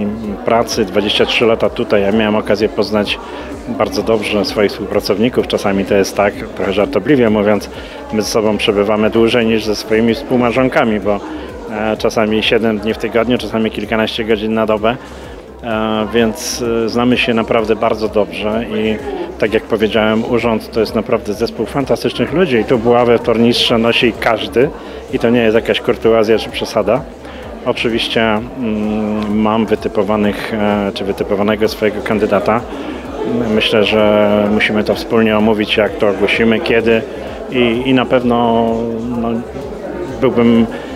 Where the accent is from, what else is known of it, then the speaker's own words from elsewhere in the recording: Tychy, Silesian Voivodeship, Poland; ja też jestem z Tychów